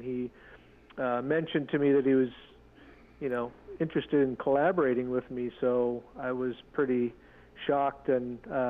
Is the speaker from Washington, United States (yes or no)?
yes; Washington, United States; Yeah, so I'm a Tlingit tribal member. I grew up in the Seattle area.